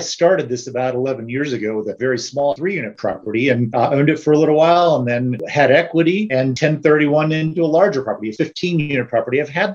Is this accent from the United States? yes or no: yes; Seattle, Washington, United States; I am from Seattle.